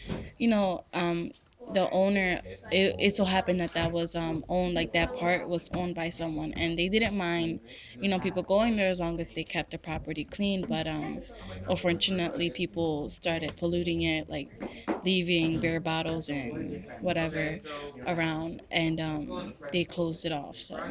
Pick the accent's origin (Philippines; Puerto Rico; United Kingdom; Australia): Puerto Rico; also born or lived in Dominican Republic; I'm originally from Puerto Rico and Dominican Republic.